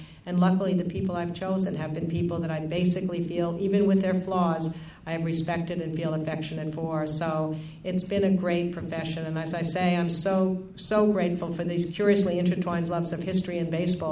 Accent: Rockville Centre, New York, United States; And when he was the first Brooklyn Dodger outside of Ebbets Field that came to my hometown of Rockville Center, Long Island, that I would see in person.

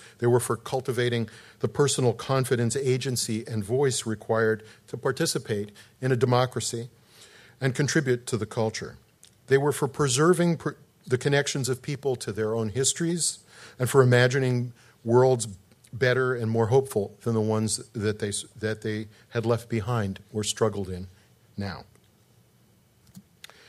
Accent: Chicago, Illinois, United States; My hometown, Chicago, has a rather special role in the history of teaching artists.

